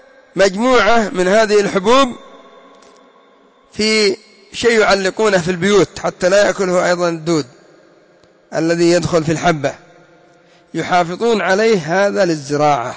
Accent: Yemen; عندنا في اليمن الأعلى يقولون يا عزي يا جمالي، هكذا.

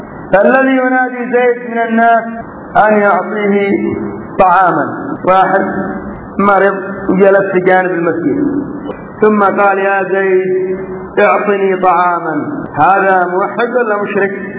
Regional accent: Yemen; عندنا في اليمن رجل مقبور اسمه ابن موسى أحمد بن العجيل

